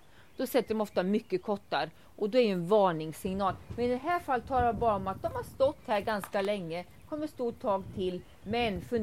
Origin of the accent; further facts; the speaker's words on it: Östergötland, Sweden; jag var nere på Vikbolandet, där jag kommer ifrån.